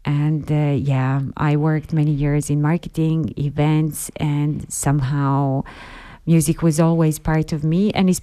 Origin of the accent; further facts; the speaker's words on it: Montenegro; So originally I come from Montenegro.